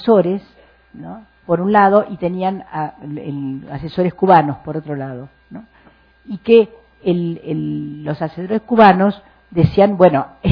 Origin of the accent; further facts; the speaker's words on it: Mexico; porque yo soy mexicana, tengo nacionalidad mexicana